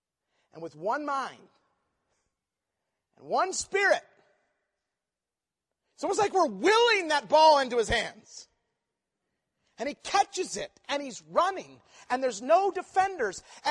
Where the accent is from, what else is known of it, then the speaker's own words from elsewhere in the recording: Twin Falls, Idaho, United States; I grew up in Twin Falls, and there we are, in a town of 30,000.